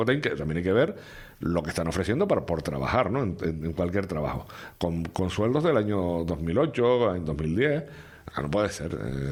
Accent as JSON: {"language": "Spanish", "region": "Canary Islands", "country": "Spain", "said": "somos muchos los canarios que estamos todavía en la cola del paro y no vemos forma."}